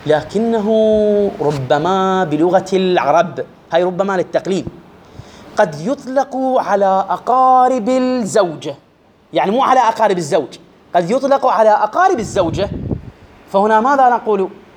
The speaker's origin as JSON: {"language": "Arabic", "country": "Iraq", "accent": "Iraqi", "said": "إحنا عندنا إخواني بلهجتنا العراقية"}